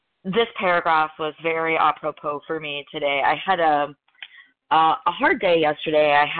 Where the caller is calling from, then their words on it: Louisville, Kentucky, United States; I'm calling from Louisville, Kentucky.